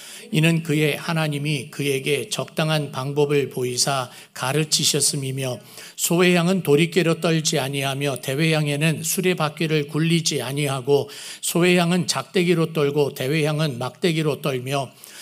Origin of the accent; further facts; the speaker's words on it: Seoul, South Korea; 제가 서울 촌사람입니다. 서울에서 태어나고 서울에서 자라고 시골에서 잔 거는 아마 한 달도 안 될 거예요.